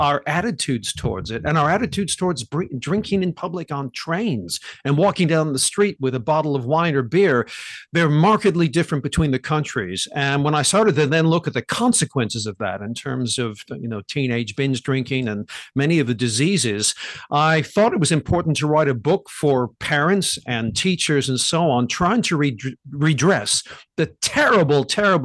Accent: United States; I noticed as an American

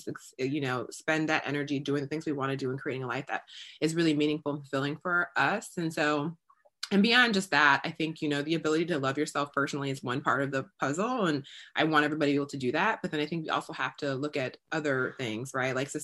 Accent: Midwest, United States; now in Brooklyn, United States; I'm from the Midwest. I live in Brooklyn now, but I'm from the Midwest.

